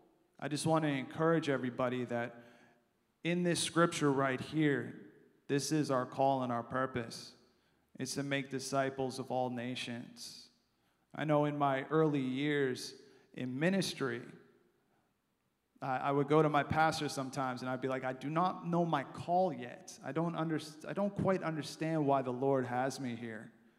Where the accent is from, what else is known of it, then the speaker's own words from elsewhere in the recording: United States; I'm from the United States.